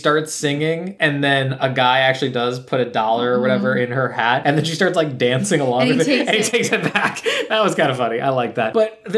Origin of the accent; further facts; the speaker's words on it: Midwest, United States; We're from the Midwest. We have to like cheese.